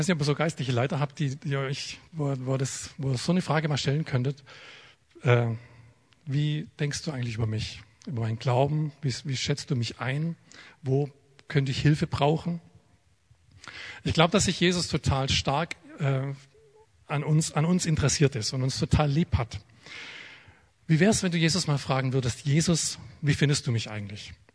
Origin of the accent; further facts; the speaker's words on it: Baden-Württemberg, Germany; now in Freiberg, Germany; Also wenn ich komme ja eigentlich aus Baden-Württemberg, gell?